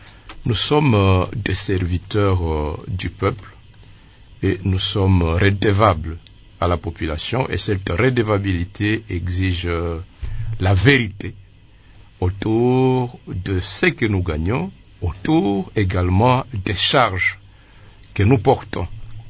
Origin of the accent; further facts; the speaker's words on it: Goma, North Kivu, DR Congo; Je viens de Goma